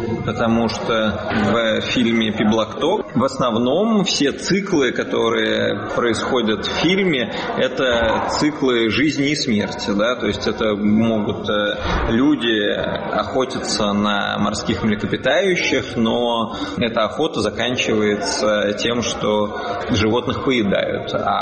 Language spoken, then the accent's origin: Russian; Saint Petersburg, Russia; Можно сказать, что мы из Петербурга.